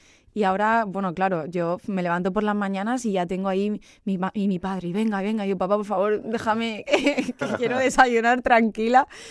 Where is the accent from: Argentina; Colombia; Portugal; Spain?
Spain; Elche, Valencian Community; O sea, yo soy de Carrús, o sea, somos gente de barrio